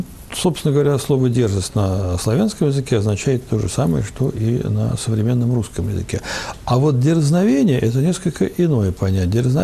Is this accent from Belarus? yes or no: no; Abkhazia, Georgia; я вырос в Абхазии, у нас там тоже были некие мусульманские такие районы